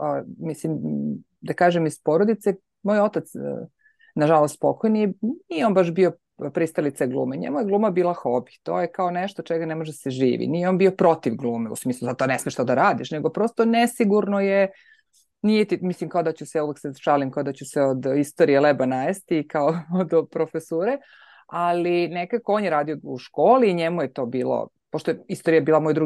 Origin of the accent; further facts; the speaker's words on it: Nova Pazova, Vojvodina, Serbia; još u amaterskom pozorištu u kom sam odrasla u Novoj Pazovi